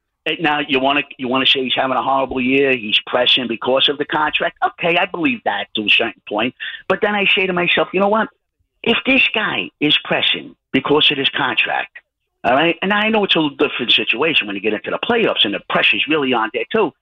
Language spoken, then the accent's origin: English; Bronx, New York, United States; yeah, Joe, I'm from the Bronx. You know, all my friends are all Yankee fans.